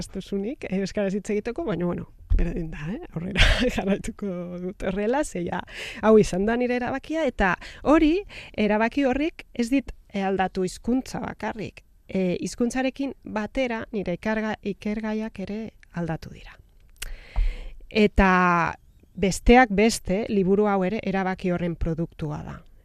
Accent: Barcelona, Catalonia, Spain; Basque is a second language; Bai, katalana naiz

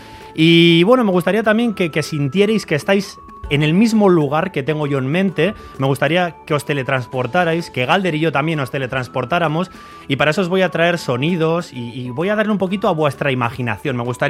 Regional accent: Valle de Trápaga, Basque Country, Spain; now in Portugalete, Spain; yo soy trapagarandarra, soy del Valle de Trápaga, pero resido desde hace algunos añitos ahí en Portugalete

